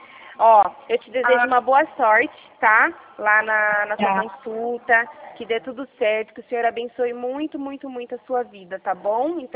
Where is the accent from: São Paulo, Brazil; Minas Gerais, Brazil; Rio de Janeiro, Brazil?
São Paulo, Brazil; Rio Claro; É Rio Claro. A gente fala do interior de São Paulo, tá?